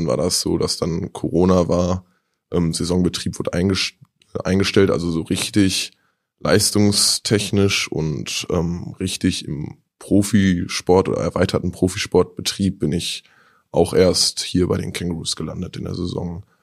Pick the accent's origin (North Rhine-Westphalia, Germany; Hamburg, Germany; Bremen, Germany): North Rhine-Westphalia, Germany; Dortmund; Ja, ich komme ja aus Dortmund, das heißt, notwendigerweise hat man mit Fußball angefangen